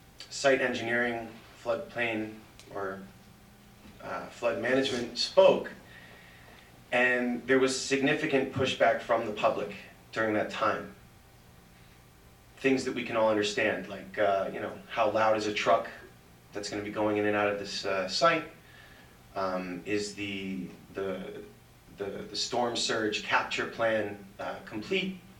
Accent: Tewksbury Township, New Jersey, United States; Sorry, sir. … I'm from Tewksbury Township.

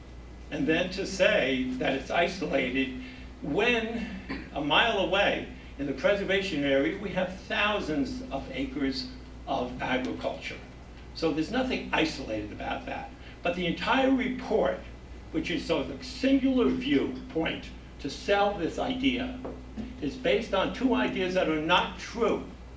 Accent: Phillipsburg, New Jersey, United States; I'm from Phillipsburg.

